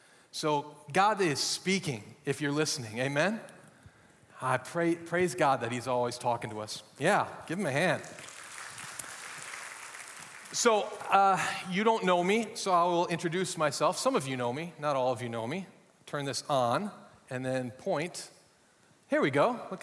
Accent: Minnesota, United States; accent: Minnesotan; I am American, if you can't tell by my accent. I'm actually from Minnesota, so I could use my Minnesotan accent if you want, eh?

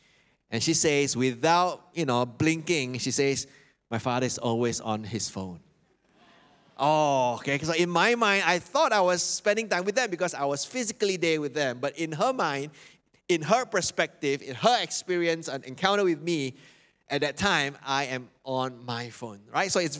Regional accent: Sarawak, Malaysia; We are from Sarawak, so my dad and my mom lives in Kuching, so he is the man in red.

